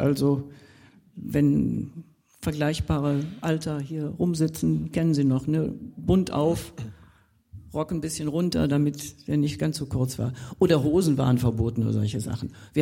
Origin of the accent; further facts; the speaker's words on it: Cologne, North Rhine-Westphalia, Germany; also born or lived in Bavarian Forest; Ich bin im Bayerischen Wald teilweise aufgewachsen, aber im Wesentlichen in Köln, weil mein Vater war eben in Köln beim Sinfonieorchester des WDR